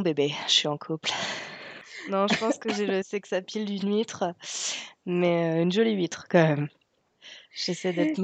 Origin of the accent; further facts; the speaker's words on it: Nantes, Pays de la Loire, France; Non, je suis nantaise à la base. Je suis nantaise